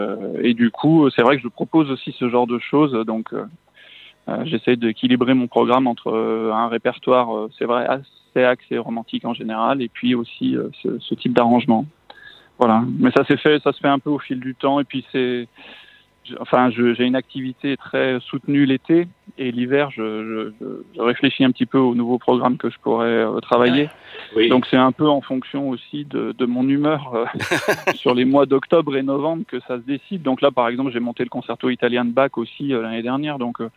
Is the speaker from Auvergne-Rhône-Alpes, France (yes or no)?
yes; Saint-Étienne, Auvergne-Rhône-Alpes, France; à 16 ans, je suis rentré au conservatoire à Saint-Étienne, puisque moi, je suis stéphanois voilà, de naissance.